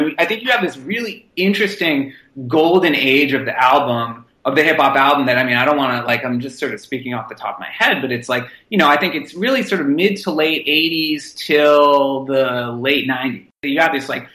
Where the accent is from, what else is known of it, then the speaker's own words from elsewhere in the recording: Boston, Massachusetts, United States; like I grew up in Boston, but I definitely, you know, I had friends who were from New York